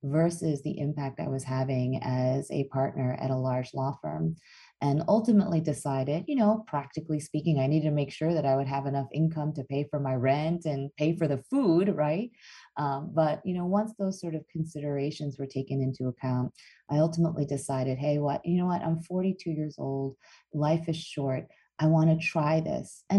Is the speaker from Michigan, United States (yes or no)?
no; Skokie, Illinois, United States; I grew up in Skokie, Illinois.